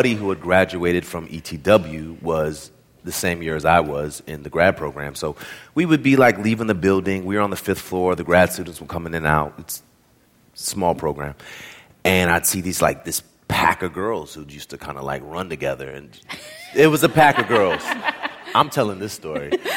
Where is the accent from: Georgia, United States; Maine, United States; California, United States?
California, United States; Like, I'm from the Bay Area